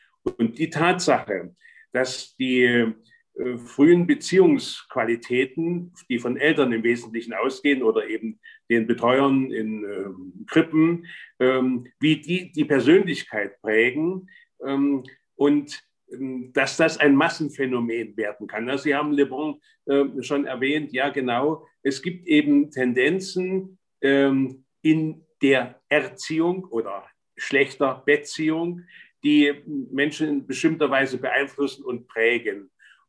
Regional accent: East Germany, Germany; Ich stamme ja also praktisch aus dem Osten. Ich bin in der DDR aufgewachsen.

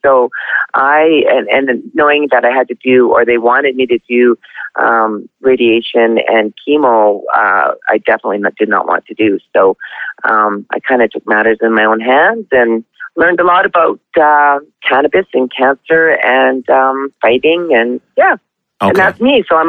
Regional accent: Canada; I'm Canadian. I live in Lethbridge, Alberta.

